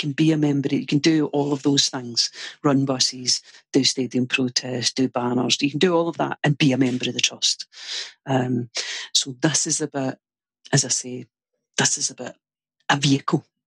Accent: Glasgow, Scotland, United Kingdom; Born into a family of Irish descent, in Glasgow, a Celtic supporting family, a family of Irish descent

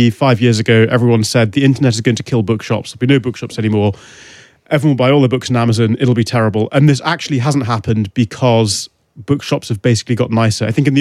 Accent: Newcastle, North East England, United Kingdom; growing up in Newcastle, nobody knew what a flat white was.

